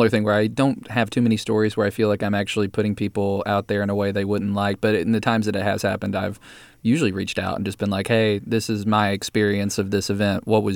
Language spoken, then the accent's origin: English; Hazard, Kentucky, United States; A lot of it is about growing up in Hazard, Kentucky, which is where I'm from. It's a small little town where the local principal was also the mayor.